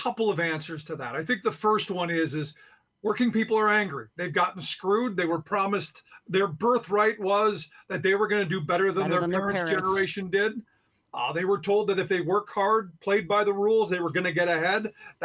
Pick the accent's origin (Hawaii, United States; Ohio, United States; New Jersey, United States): Ohio, United States; Cleveland; I grew up in Cleveland.